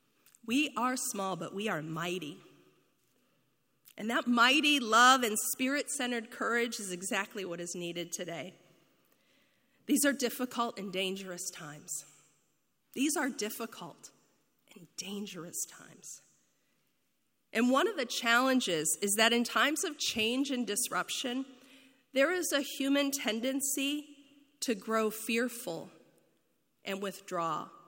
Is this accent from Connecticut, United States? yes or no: no; Missouri, United States; I'm from Missouri. I've lived all over the country, never in New Hampshire